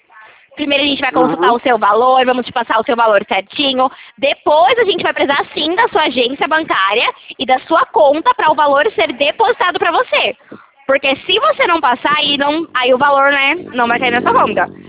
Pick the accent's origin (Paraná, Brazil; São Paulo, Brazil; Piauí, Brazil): São Paulo, Brazil; Itatiba; Eu sou daqui de São Paulo, de Itatiba.